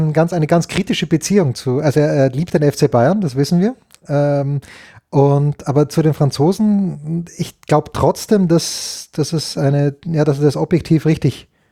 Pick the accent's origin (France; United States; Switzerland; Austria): Austria; ich Dolm als Österreicher